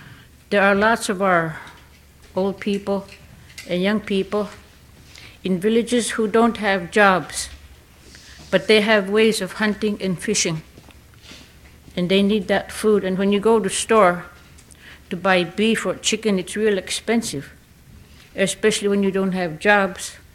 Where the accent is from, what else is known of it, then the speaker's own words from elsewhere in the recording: Elim, Alaska, United States; I'm from Elam.